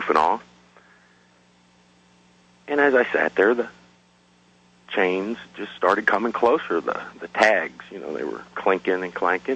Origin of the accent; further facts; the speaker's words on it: New York, United States; born or raised there